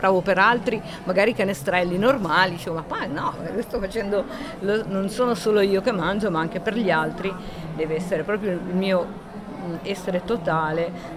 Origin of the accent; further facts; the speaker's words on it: Genoa, Liguria, Italy; perché appunto sono di Genova